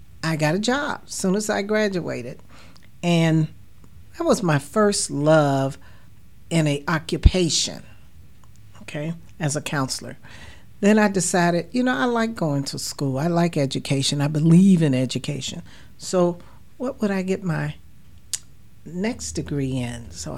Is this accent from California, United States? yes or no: no; Gary, Indiana, United States; I grew up in Gary, Indiana.